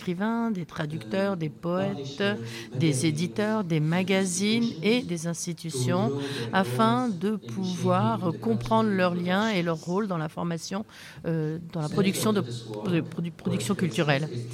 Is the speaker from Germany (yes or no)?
yes; Berlin, Germany; Donc, nous sommes de Berlin, nous sommes arrivés de Berlin, nous sommes très très heureux de ne pas être en Allemagne actuellement.